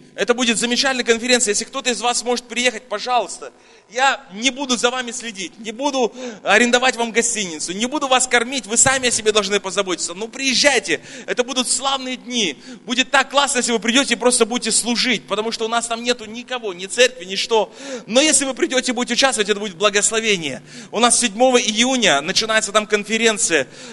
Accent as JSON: {"language": "Russian", "country": "Kazakhstan", "said": "А мы из Казахстана."}